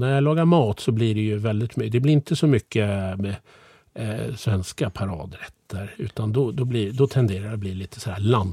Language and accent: Swedish; Sweden; Jag är ju född och uppvuxen i Sverige och jag gillar ju Sverige jättemycket. Jag bor ju här med min familj